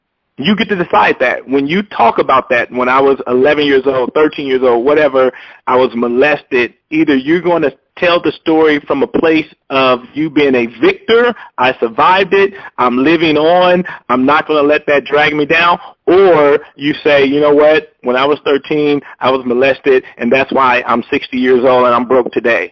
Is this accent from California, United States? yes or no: yes; Compton, California, United States; Growing up in Compton, that's what I had to do.